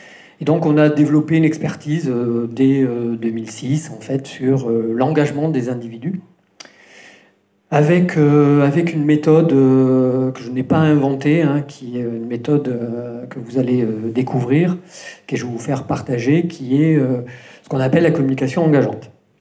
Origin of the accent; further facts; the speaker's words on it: Occitanie, France; born there; now in Toulouse, France; Donc je suis corse, mais mon papa a vécu dans l'Aveyron, s'est marié avec ma maman. Et donc je suis né dans l'Aveyron. Après, j'ai fait mes études à Toulouse. Après avoir fait mes études à Toulouse, je suis allé à Bordeaux. Puis je suis revenu à Toulouse.